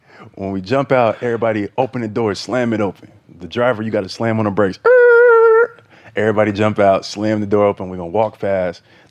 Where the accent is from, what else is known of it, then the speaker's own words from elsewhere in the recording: Atlanta, Georgia, United States; I'm from Atlanta.